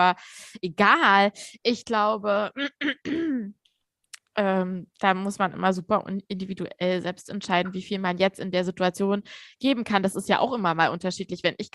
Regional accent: Frankenberg, Germany; Und dann, ja, aus Frankenberg.

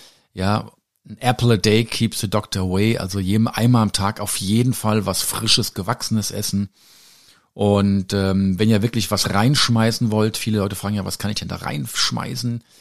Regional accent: Hesse, Germany; viele Grüße an meine Heimat, das schöne Hessen. Da nennt man ja so die Erkältung, den grippalen Infekt, ganz einfach einen Bips.

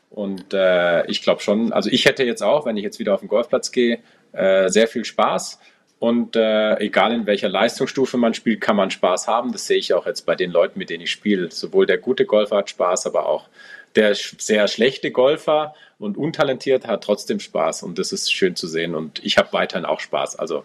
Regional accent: Stuttgart, Baden-Württemberg, Germany; now in Munich, Germany; ich wohne in München, bin 1978 geboren, also ich bin 46 Jahre, bin in Stuttgart geboren, bin dort auch aufgewachsen

